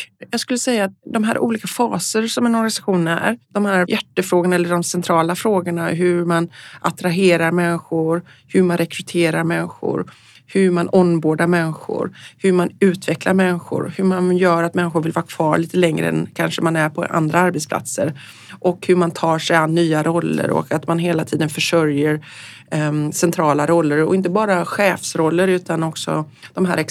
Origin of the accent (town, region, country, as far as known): Gothenburg, Västra Götaland County, Sweden; born or raised there